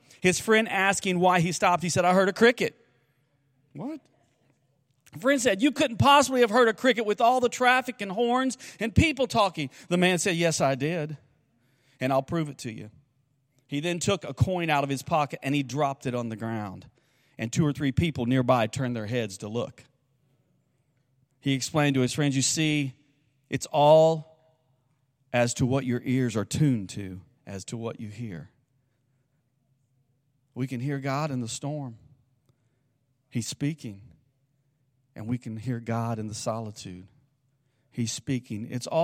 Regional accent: Columbus, Ohio, United States; I remember it being in Canton, Ohio. I grew up in Columbus, but I was there for a youth conference.

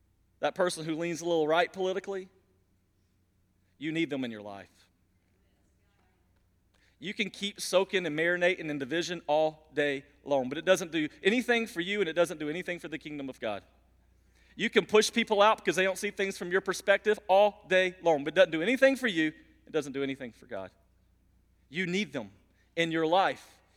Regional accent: Warner Robins, Georgia, United States; I'm a city boy. I grew up in Warner Robins. Can you really call that a city boy?

